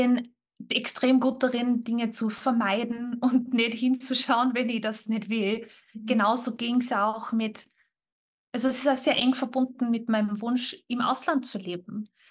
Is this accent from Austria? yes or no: yes; Austria; mit bei uns in Österreich zumindest mit der Bildungskarenz